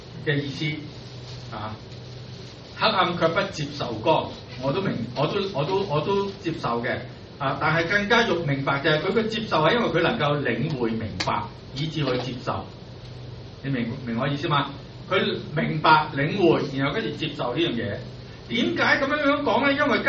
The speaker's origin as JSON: {"language": "Cantonese", "country": "China", "said": "我哋中国人讲咩啊？说话啊嘛"}